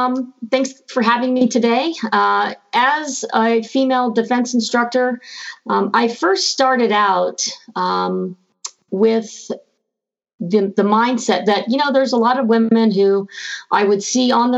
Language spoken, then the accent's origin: English; Houston, Texas, United States; Growing up in Houston, Texas, as … you be around a lot of Latin culture and things like that, it wasn't really strange for me to be around guns.